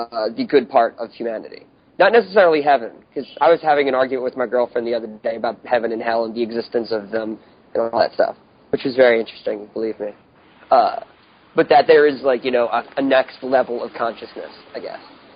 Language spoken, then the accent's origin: English; Pennsylvania, United States; Which is why I'm from Pennsylvania, fucker.